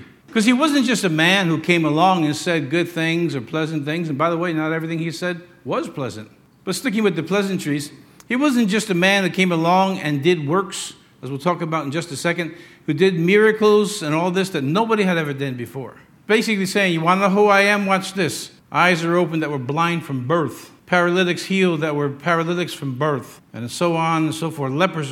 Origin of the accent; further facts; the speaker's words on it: Yonkers, New York, United States; born there; I was born in Yonkers.